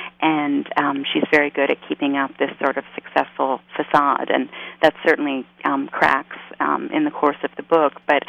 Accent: Toronto, Ontario, Canada; now in New York, United States; the two places I've written the most about are my hometown, Toronto, and my adopted hometown, New York.

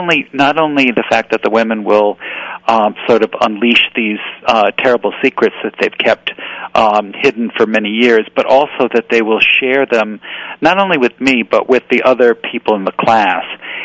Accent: Norwich, Connecticut, United States; I did a radio interview with my hometown radio station, and that is Norwich, Connecticut.

